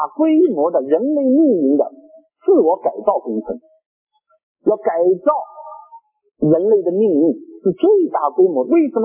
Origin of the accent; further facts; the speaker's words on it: China; 因为我们都是来自于国内许多两岸三地的中国人。